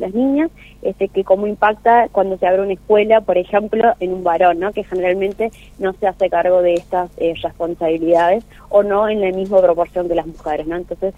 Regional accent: Santiago del Estero, Argentina; accent: santiagueño; Sí, soy santiagueña. Vengo de la provincia de Santiago del Estero

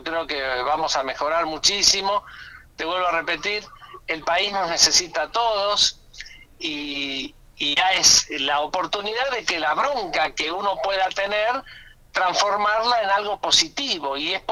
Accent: Argentina; como un argentino más.

